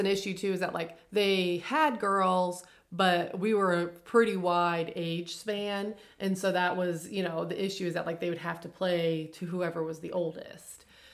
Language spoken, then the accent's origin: English; Illinois, United States; So, we are originally from Southern Illinois, just like the Springfield area, just south of that.